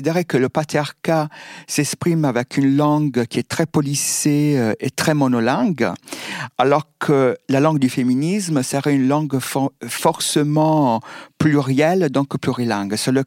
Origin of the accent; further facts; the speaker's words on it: Italy; now in France; parce que justement, je viens d'Italie, je suis venu en France.